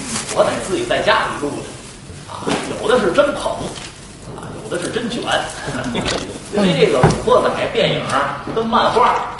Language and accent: Chinese; Tianjin, China; 离北京不远，天津的事儿啊，我的老家。